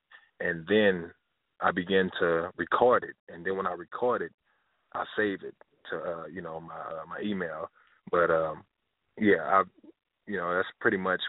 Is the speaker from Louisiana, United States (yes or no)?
yes; Lake Charles, Louisiana, United States; Yes, ma'am. Lake Charles, Louisiana.